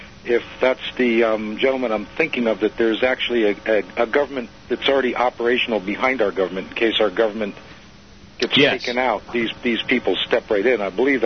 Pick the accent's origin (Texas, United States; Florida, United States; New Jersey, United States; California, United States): Florida, United States; Miami; I grew up down in Miami. Our house is still there. It's a concrete block house with a flat roof.